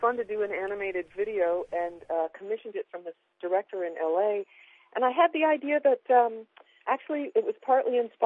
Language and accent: English; New York, United States; Well, I'm from New York. I'm from New York.